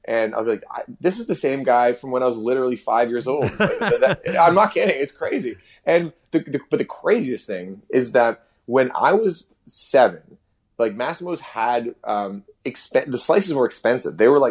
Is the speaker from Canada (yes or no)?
yes; Toronto, Ontario, Canada; So I grew up by downtown Toronto. My parents live just a little north of Kensington Market.